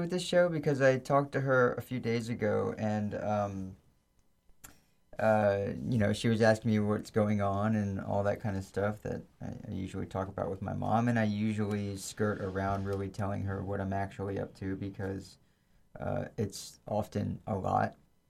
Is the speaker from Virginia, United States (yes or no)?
yes; Virginia Beach, Virginia, United States; also born or lived in Hackettstown, United States; I grew up in Virginia Beach.